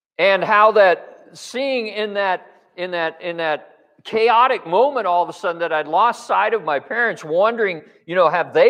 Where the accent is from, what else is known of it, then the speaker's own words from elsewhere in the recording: Hong Kong; Remember growing up in Hong Kong, very densely populated country.